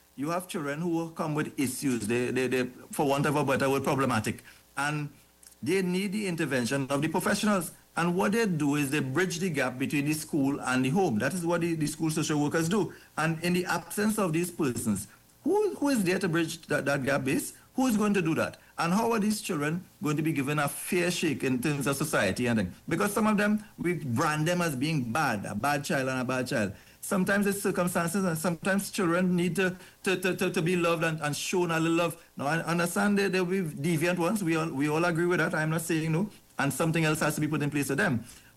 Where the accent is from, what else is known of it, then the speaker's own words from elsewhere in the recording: Wallerfield, Trinidad & Tobago; I come from an agricultural background. I grew up in Wallerfield. Right? It's a farming area.